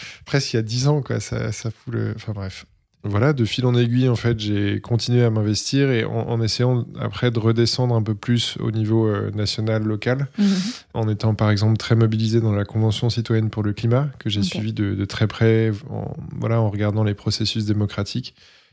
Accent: Boulogne-sur-Mer, Hauts-de-France, France; also born or lived in Levallois-Perret; Je viens de Boulogne-sur-Mer, sinon j'ai fait toute mon enfance là-bas, mon lycée, etc. Donc la mer, les dunes, les grandes plages, etc. Mais aussi le nord, la pluie, le froid.

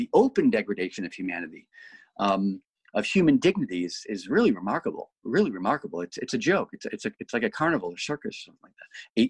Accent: Boston, Massachusetts, United States; also born or lived in London; I lived in London before, so I know what it's like there, Mike, and I'm from Boston, and, you know, I've traveled a lot in my life, and I've been around

